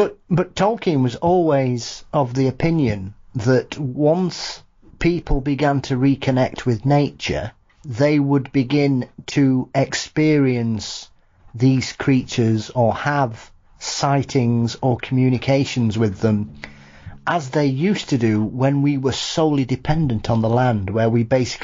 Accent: Yorkshire and the Humber, United Kingdom; Obviously, being a Yorkshireman, it's not too far away from where I am

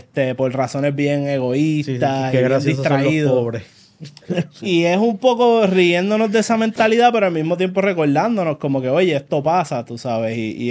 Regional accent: Puerto Rico; como puertorriqueño, que pues me preocupa un montón lo que pasa en mi país

